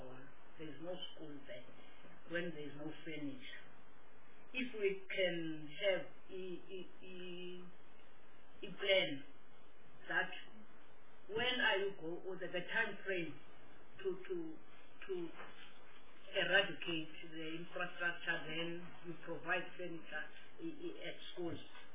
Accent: Eastern Cape, South Africa; I'm very happy because I'm coming from the Eastern Cape. But what worries me most, Deputy Minister, through you, Chairperson, is the Eastern Cape where I'm coming from.

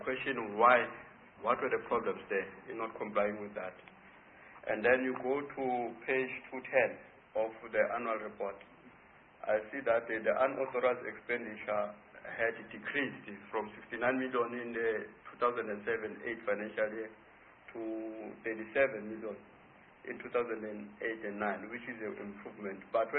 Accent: Free State, South Africa; I'm from the Free State. I see the Free State does not feature there.

